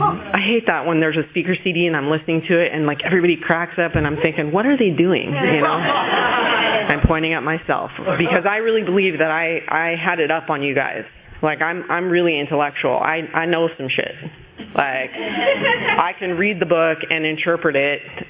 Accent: Long Beach, California, United States; born there; I was born in Long Beach.

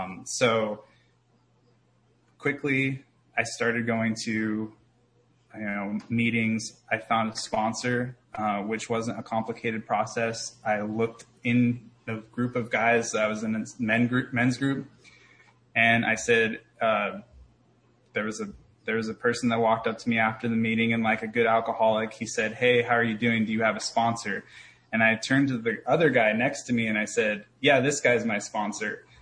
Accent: Portland, United States; I came back to Portland after some time. I'm from Portland, from the name of my home group.

